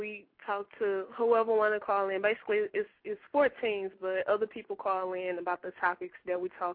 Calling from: Houston, Texas, United States; I'm calling from Houston.

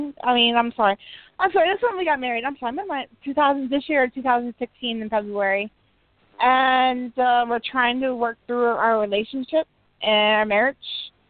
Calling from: Indiana, United States; from Indiana.

